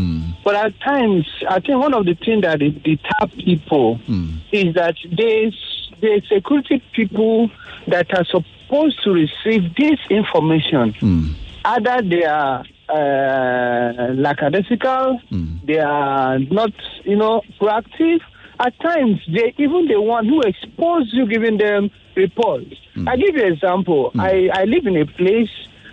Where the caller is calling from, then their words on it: Lekki, Lagos, Nigeria; I'm calling you from Lekki.